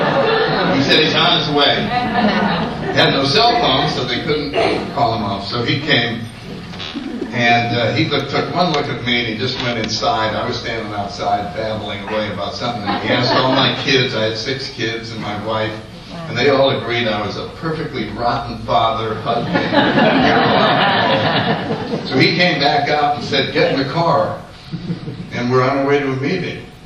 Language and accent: English; New Haven, Connecticut, United States; So anyway, I grew up in New Haven, Connecticut. I was born in 31.